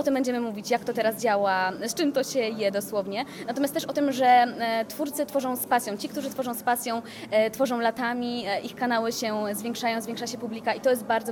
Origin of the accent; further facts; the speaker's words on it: Łódź, Łódź Voivodeship, Poland; w Łodzi się urodziliśmy, w Łodzi spędziliśmy niemal całe swoje życie